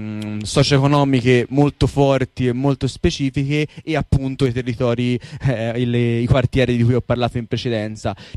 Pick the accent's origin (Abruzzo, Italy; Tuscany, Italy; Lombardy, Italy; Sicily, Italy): Tuscany, Italy; now in Florence, Italy; da quando mi sono trasferito 5 anni fa in questo quartiere a Rifredi, e che effettivamente per me, che vengo invece dal Mugello, subito sotto l'Appennino